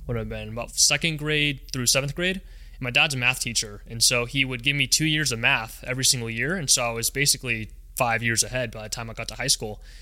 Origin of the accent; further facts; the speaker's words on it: California, United States; Yeah, so I grew up in Placid County my whole life, either Newcastle or Loomis, pretty much lived there my whole life.